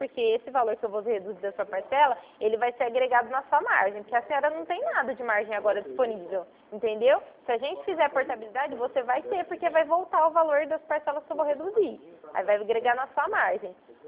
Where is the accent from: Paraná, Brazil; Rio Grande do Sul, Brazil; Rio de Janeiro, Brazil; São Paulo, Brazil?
São Paulo, Brazil; Ribeirão Preto; Então, eu sou daqui de Ribeirão Preto.